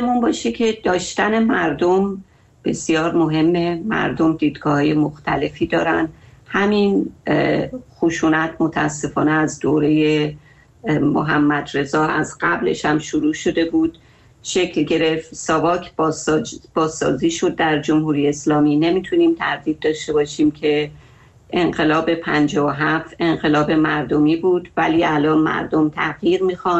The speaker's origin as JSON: {"language": "Persian", "country": "Iran", "said": "بله، ایران، ما همه ما ایرانی هستیم."}